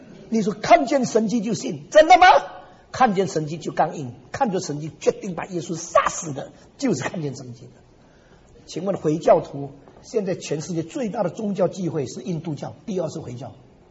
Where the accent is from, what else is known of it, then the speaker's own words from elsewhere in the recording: Xiamen, Fujian, China; moved away; 前两年我回到厦门去，不是前年，去年，因为我五十年离开我的家乡没有回去过，所以故意到了1999年，我离开厦门五十年那一年